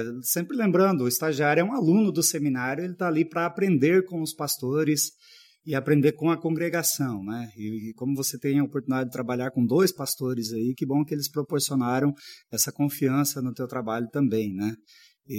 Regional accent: Maringá, Paraná, Brazil; also born or lived in Cianorte; E fui criado em Maringá

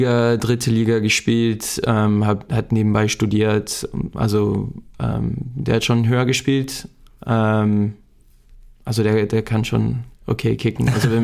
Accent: New Jersey, United States; also born or lived in Alabama; In Alabama geboren und in New Jersey aufgewachsen.

